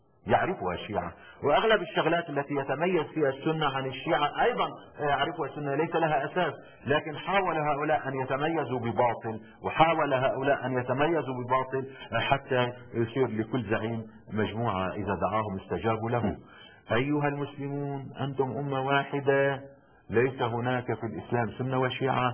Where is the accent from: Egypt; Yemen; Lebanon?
Lebanon; نحن كلبنانيين علينا المتضررين الشعب